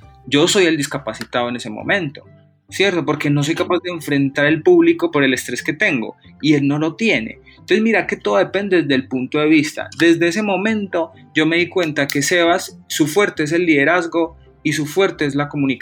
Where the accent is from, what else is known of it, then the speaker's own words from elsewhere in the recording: Colombia; yo vengo desde Colombia, quiero hacer esto, pero no me abren las puertas